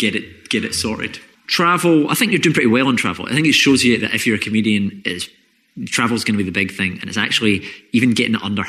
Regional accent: Scotland, United Kingdom; And it's like, especially being Scottish, I feel...

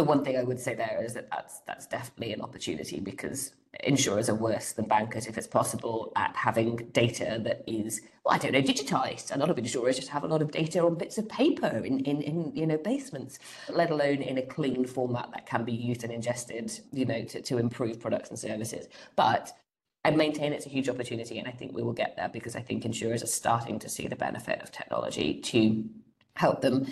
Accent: Wales, United Kingdom; And I was saying that we're very, very passionate about being Welsh.

